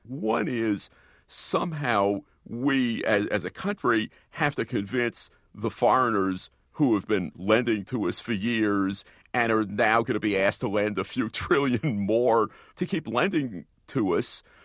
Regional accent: New York, United States; And I'm even from the East Coast in the former capital of finance, New York.

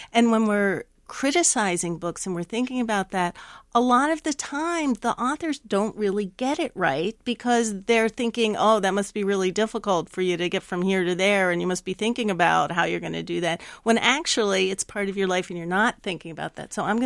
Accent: New Jersey, United States; And I'm pretty sure I'm not prejudiced for this book because I grew up in New Jersey.

